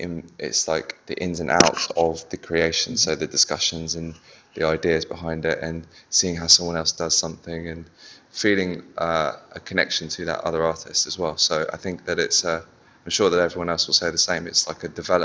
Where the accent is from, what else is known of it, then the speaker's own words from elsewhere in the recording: London, United Kingdom; now in Berlin, Germany; So I'm from London. Well, my studio is there. … I am in Berlin